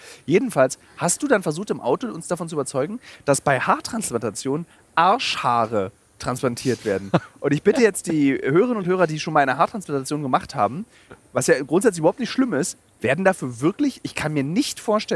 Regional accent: Berlin, Germany; ich komme aus Berlin.

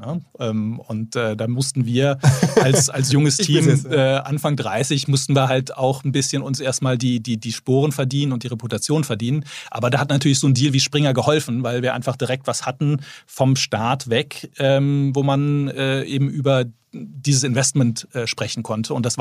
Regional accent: Bonn, North Rhine-Westphalia, Germany; und dann sind wir dann zusammen in meine Heimatstadt Bonn gezogen

